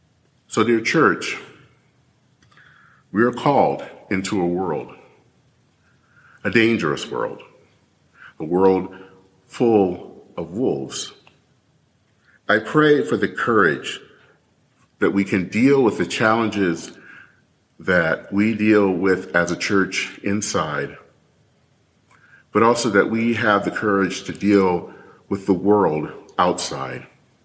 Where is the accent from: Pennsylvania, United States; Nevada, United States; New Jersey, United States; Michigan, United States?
Michigan, United States; I grew up in the Black church, and as a kid growing up in Michigan